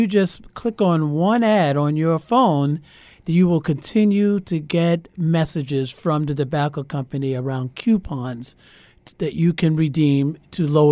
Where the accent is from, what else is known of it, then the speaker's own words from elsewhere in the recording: New York, United States; now in Minnesota, United States; I'm from New York. I can remember the van in Harlem, New York City. Some of my friends here in Minnesota said they remember it